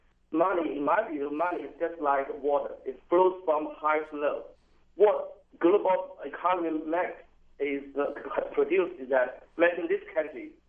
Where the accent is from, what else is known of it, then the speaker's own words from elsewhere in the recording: China; English is a second language; now in Rockville, United States; I live in Rockville. I came from China 15 years ago